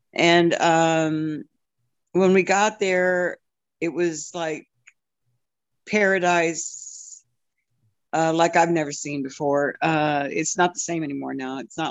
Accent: Corpus Christi, Texas, United States; born there; I was born in Corpus Christi, Texas in 1953.

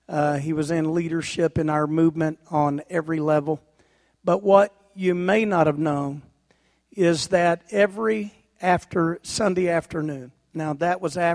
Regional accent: Texas, United States; now in Alaska, United States; I'm from Texas, and was real disappointed when I finally arrived in Alaska.

